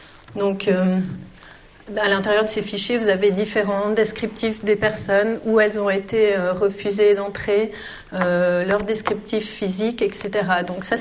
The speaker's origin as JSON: {"language": "French", "country": "Switzerland", "said": "90 jours, je suis suisse."}